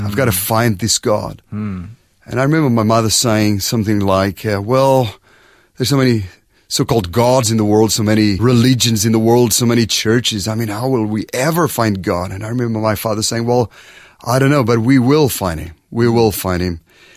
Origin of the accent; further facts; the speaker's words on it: Angola; I was born in Africa. I was born in Angola. Angola was a Portuguese colony.